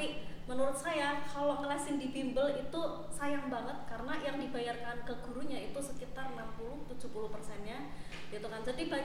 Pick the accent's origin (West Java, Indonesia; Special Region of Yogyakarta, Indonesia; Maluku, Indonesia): Special Region of Yogyakarta, Indonesia; Yogyakarta; dari kecil di Jogja gitu ya. Karena memang orang tua dan orang tuanya orang tua itu tinggal di Jogja gitu ya, nenek saya.